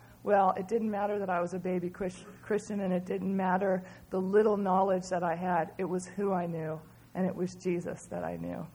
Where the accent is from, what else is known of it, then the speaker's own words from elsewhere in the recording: California, United States; when I said I was from America and from California.